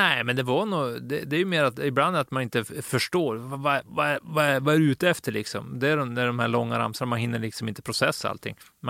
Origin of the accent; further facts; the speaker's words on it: Norrland, Sweden; man kommer ner någon gång då och då som en norrlänning.